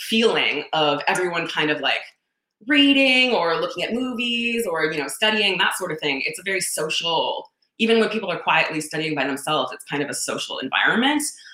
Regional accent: Minnesota, United States; I grew up in the Twin Cities, St. Paul, Minneapolis

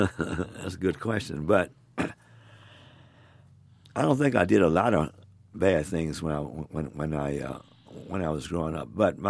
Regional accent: Kansas City, Kansas, United States; Well, we both grew up in Kansas City, Kansas.

